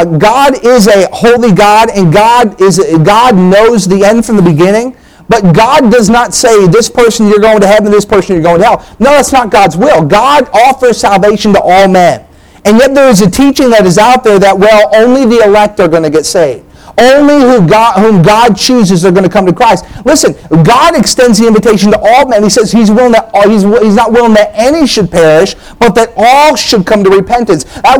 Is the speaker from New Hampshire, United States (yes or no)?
yes; New Hampshire, United States; I grew up in New Hampshire. A lot of my friends were Catholics.